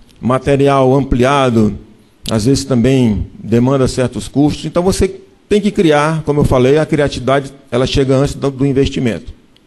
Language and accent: Portuguese; Brazil; que é uma outra grande deficiência nossa enquanto brasileiro. A gente não valoriza a nossa cultura.